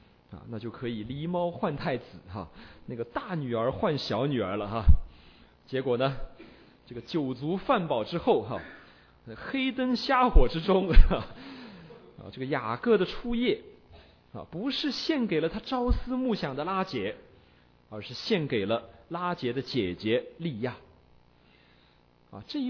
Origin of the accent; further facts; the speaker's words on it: Shanghai, China; 那我们上海人叫做